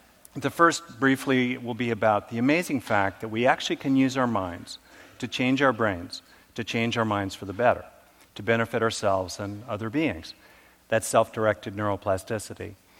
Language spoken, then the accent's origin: English; California, United States; Not just because I'm from California.